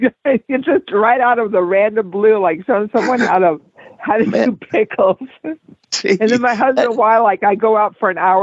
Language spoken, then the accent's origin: English; Texas, United States; y'all are going to think I'm so country. I grew up in West Texas.